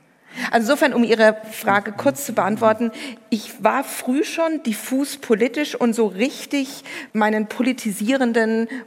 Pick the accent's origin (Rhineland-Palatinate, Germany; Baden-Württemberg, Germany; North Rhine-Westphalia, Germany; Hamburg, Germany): Baden-Württemberg, Germany; now in Mannheim, Germany; Ich wohne ja jetzt in Mannheim, deswegen weiß ich gar nicht, ob ich mich noch so als richtige Schwäbin fühle.